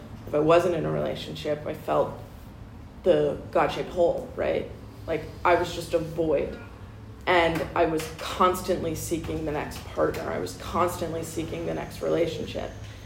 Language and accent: English; Vermont, United States; now in Los Angeles, United States; I grew up in Vermont, of all places. I grew up in the middle of the woods in Vermont.